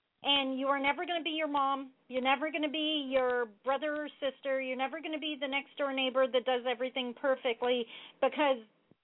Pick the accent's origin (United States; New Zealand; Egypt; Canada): Canada; Ontario; I am from Northern Ontario, so I can relate to the challenges up here.